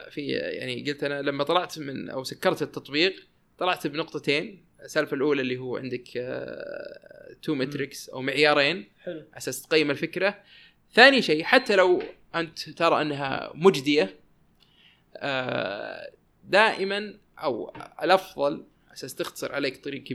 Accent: Saudi Arabia; تطبيقات تواصل اجتماعي عندنا في السعودية أو في الخليج أو حتى العالم العربي كلها رديئة جدا جدا جدا

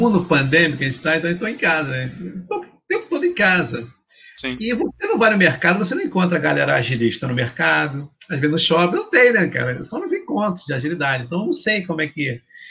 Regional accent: Rio de Janeiro, Brazil; Que eu sou do Rio de Janeiro.

